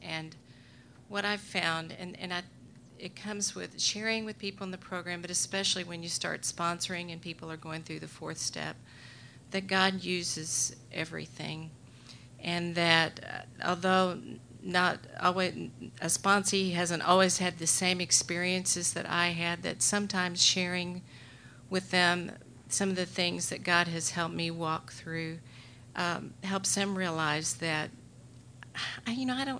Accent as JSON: {"language": "English", "region": "the South", "country": "United States", "tie": "born or raised there", "said": "You know, I grew up in the South."}